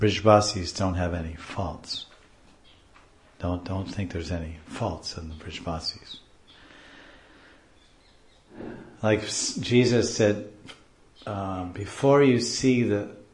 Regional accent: Mumbai, Maharashtra, India; now in Vrindavan, India; I'm trying to live here, and I'm a city wallow. I'm from Maya Nagari, you know, Maya Nagari, Bombay, Maya Nagari.

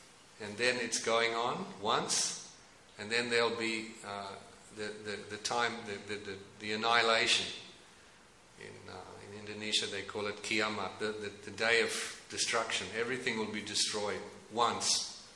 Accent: Melbourne, Victoria, Australia; I come from Melbourne originally, and I was one of the devotees who was involved in building this temple.

